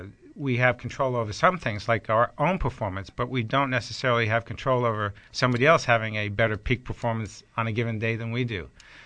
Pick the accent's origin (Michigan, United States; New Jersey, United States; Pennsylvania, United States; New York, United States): New York, United States; Long Island; Well, I grew up on Long Island. My father was in the Army Air Corps